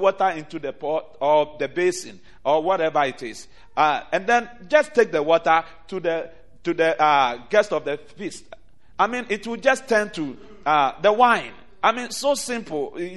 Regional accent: Ghana; now in United States; One thing with where I am coming from Ghana, what I like from them is that we just take the simple word the way it is written and we act on it.

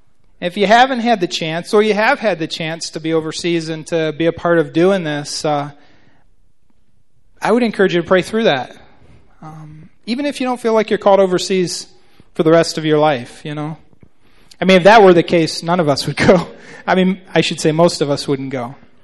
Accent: Canton, United States; So I grew up here in Canton, went to Christian school my whole life

